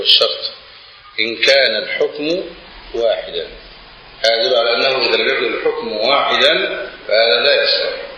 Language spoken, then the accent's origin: Arabic; Egypt; بعض الناس يفهم من الكوع المشار عندنا في مصر الكوع إلى الكوع